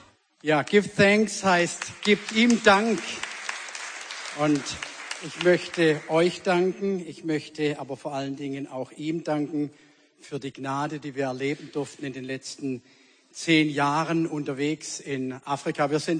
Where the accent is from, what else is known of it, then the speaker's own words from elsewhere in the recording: South Germany, Germany; accent: Swabian; Ich war in einem christlichen Elternhaus aufgewachsen in Süddeutschland. Meine Frau sagt zwar, ich spreche kein Schwäbisch, aber für euch mag das so klingen, dass man das Schwäbisch durchhört.